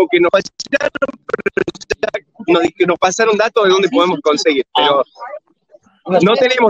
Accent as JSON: {"language": "Spanish", "region": "Jujuy", "country": "Argentina", "said": "Nosotros somos de Jujuy. Veníamos en auto."}